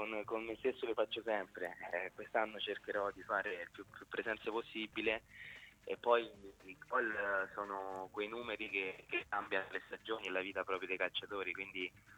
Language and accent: Italian; Rome, Lazio, Italy; io sono di Roma e ho fatto...